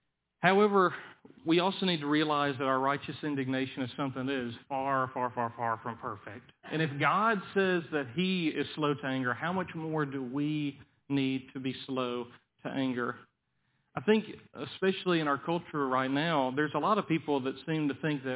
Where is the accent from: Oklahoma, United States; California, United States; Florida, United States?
Florida, United States; accent: Southern; hey, I'm from the Panhandle of Florida. That's as bad of an accent as it gets, okay?